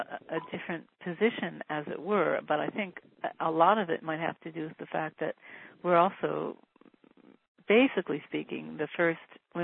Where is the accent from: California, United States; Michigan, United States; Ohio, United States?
Michigan, United States; Detroit; back when I was in grade school 100 years ago, I was growing up in Detroit